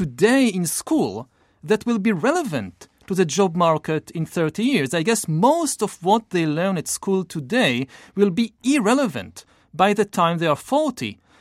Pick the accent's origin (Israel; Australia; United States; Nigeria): Israel; I came here from Israel. It was a risk to take a flight, to take a train.